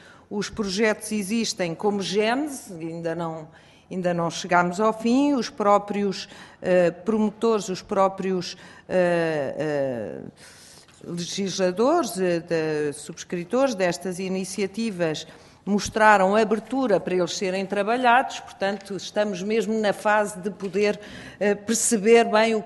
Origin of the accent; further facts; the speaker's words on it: Portugal; nós, enquanto portugueses